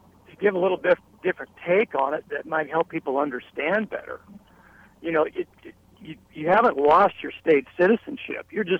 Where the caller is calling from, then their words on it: Mount Vernon, Washington, United States; Washington. … up in Mount Vernon, Washington.